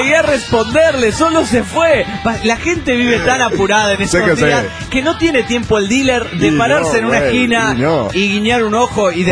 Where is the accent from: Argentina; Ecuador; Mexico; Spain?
Mexico; soy mexicano hasta la madre, hasta la puta madre.